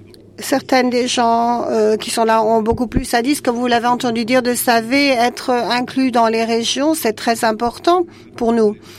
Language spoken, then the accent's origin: French; Jordan; Je suis de Jordanie.